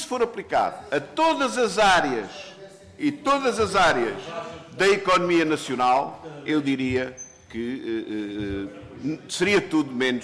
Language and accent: Portuguese; Azores, Portugal; que confesso que como açoriano não me desgosta